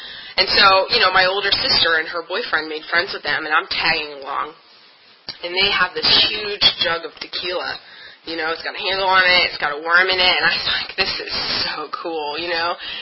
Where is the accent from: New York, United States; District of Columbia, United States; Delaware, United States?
District of Columbia, United States; Washington; And I'm a born and raised Washingtonian. I grew up on Capitol Hill.